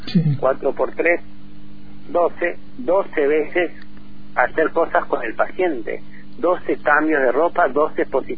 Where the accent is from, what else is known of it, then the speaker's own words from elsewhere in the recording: Argentina; como argentinos la única opción que tenemos es que uno cuidemos al otro.